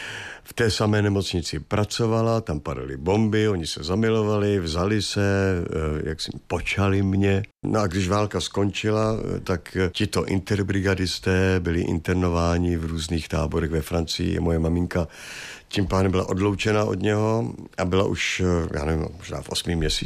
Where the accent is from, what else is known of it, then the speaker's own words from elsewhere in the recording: England, United Kingdom; té Anglii jsem vyrostl, protože on za války tam pracoval jako lékař ve službách RAF. Jo. Takže to dětství jsem prožil v Anglii hlavně.